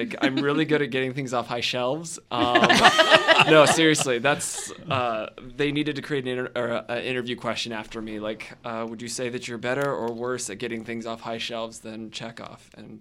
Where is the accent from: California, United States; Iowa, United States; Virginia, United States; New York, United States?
Iowa, United States; Montezuma; What I grew up in Montezuma, Iowa.